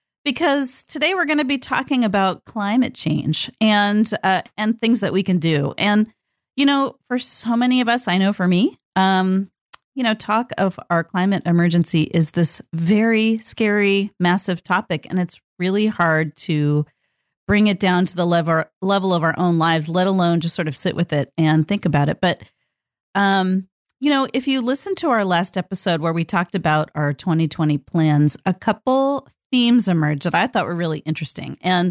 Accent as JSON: {"language": "English", "region": "California", "country": "United States", "tie": "born or raised there", "said": "Like I grew up this way. I grew up in Northern California."}